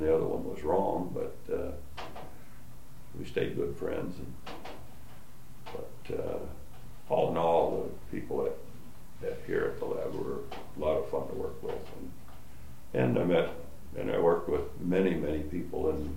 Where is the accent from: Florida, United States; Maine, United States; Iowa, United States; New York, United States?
Iowa, United States; And I grew up in Iowa, and farming was what I liked.